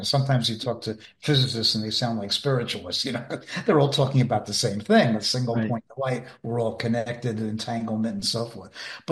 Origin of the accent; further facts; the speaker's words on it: Brooklyn, New York, United States; I was spending a lot of time out in L.A. and I'm being from Brooklyn. I'm not an L.A. kind of guy